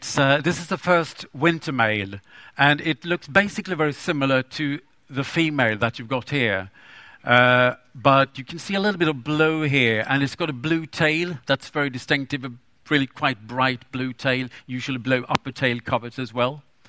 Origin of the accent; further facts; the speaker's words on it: West Coast, Sweden; it was close to where I grew up on the West Coast, but living on the East Coast, I didn't have a chance to go there.